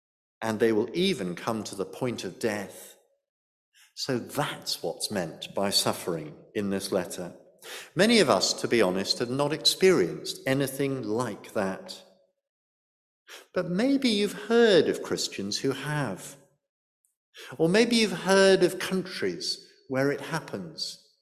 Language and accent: English; South East England, United Kingdom; In our village church where I grew up in Surrey